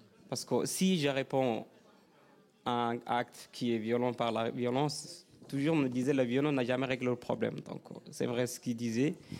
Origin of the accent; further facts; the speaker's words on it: Sudan; French is a second language; ma langue maternelle, c'est en fait le langage qui se situe en ethnique, qui se situe au Soudan